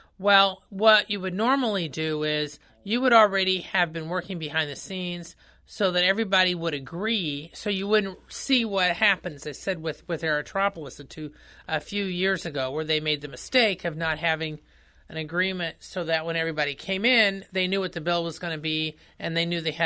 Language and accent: English; Indiana, United States; I'm from Northern Indiana, where we used to have all these steel plants.